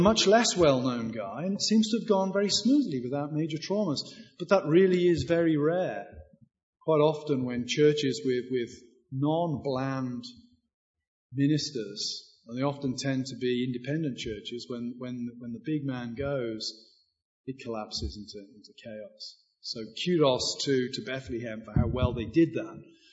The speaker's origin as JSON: {"language": "English", "country": "United Kingdom", "said": "I'm a British guy."}